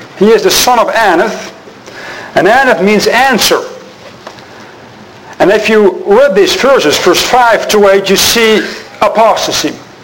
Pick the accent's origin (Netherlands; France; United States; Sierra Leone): Netherlands; English is a second language; I apologize for my bad English pronunciation. I'll be speaking mostly German, and I'm from the Netherlands